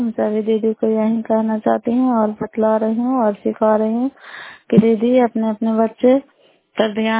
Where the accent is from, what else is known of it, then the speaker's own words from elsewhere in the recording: Bairiganj, Bihar, India; नालंदा जिला कराय ब्लॉक मकराता पंचायत ग्राम बैरीगंज की निवासी हूँ।